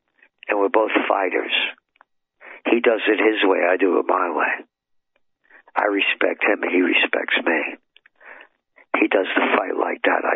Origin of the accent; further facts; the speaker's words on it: Bronx, New York, United States; I'm a Napolitano from the Bronx, go F yourself